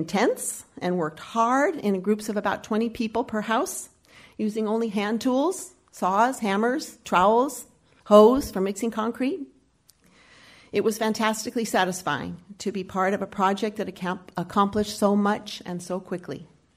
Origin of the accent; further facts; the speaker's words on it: Milwaukee, Wisconsin, United States; a UU minister from Milwaukee, my hometown